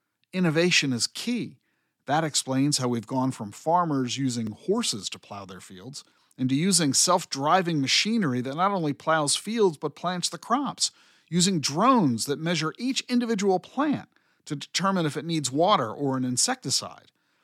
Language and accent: English; New Jersey, United States; I grew up in New Jersey, in a middle-class suburb outside Philadelphia. There weren't any farms anywhere where I grew up.